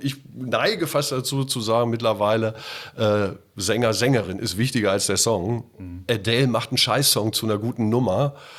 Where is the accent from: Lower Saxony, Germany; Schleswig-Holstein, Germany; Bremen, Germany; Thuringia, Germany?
Lower Saxony, Germany; Göttingen; Ich bin ja groß geworden in Göttingen.